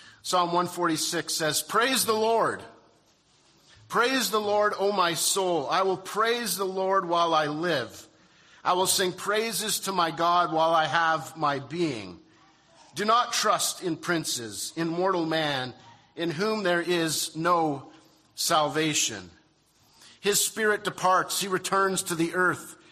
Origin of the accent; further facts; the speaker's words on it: Canada; The other blessing that I was thankful for is growing up in Canada.